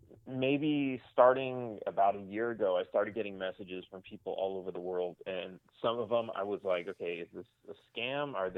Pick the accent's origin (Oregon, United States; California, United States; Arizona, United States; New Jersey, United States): California, United States; Los Angeles; now in Texas, United States; So I grew up in Los Angeles, California, lived there for, I don't know, 20-something years, and then I moved to Texas.